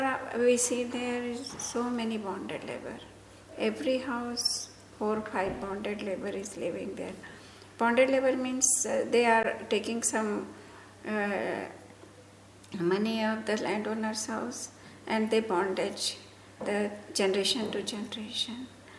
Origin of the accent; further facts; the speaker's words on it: India; English is a second language; from India.